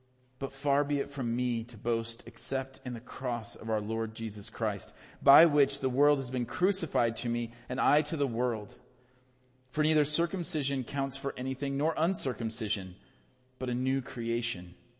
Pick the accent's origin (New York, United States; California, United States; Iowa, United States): Iowa, United States; I grew up in the suburbs, that doesn't matter. Like, I'm from Iowa, so I inherently just know farming.